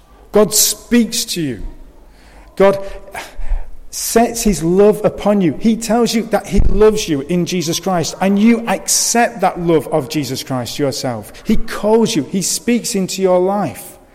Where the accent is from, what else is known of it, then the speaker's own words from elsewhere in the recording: Blackburn, North West England, United Kingdom; I'm from Blackburn.